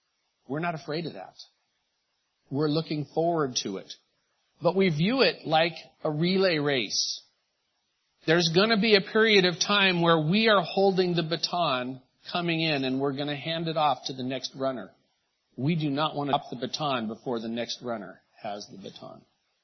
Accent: San Leandro, California, United States; When I grew up in San Leandro, long ago, San Leandro was pretty, homogenous in terms of race, ethnicity, nationalities. Wasn't very mixed.

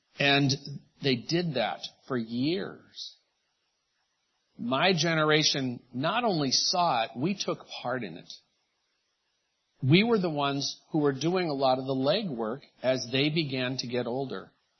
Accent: San Leandro, California, United States; When I grew up in San Leandro, long ago, San Leandro was pretty, homogenous in terms of race, ethnicity, nationalities. Wasn't very mixed.

